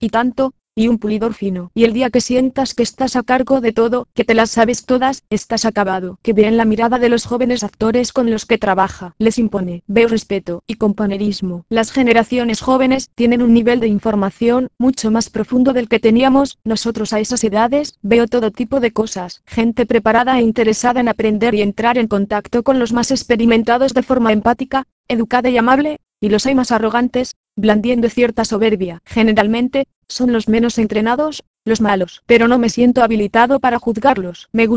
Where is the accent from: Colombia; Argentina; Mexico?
Argentina; Yo estoy a gusto en Argentina, esté quien esté, porque soy argentino hasta la médula y porque amo a mi país profundamente, a la gente buena de mi país.